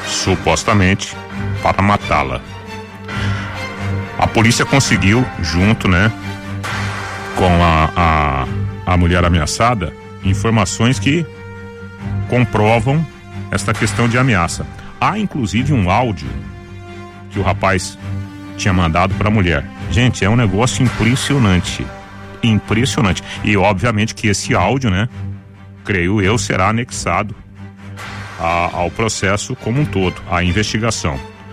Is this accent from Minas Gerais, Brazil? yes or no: no; Jataizinho, Paraná, Brazil; Alô, minha querida Jataizinho, né? Minha terra natal. Ô, oh, saudade lá da roça, né?